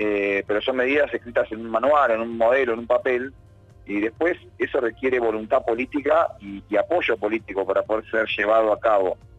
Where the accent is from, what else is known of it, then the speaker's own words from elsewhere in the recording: Argentina; porque yo soy un trabajador argentino